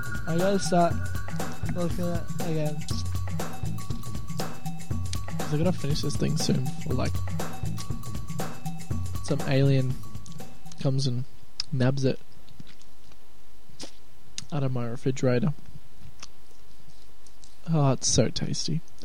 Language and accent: English; Sydney, New South Wales, Australia; I guess because we're not American here. We're Australians in the land of Sydney.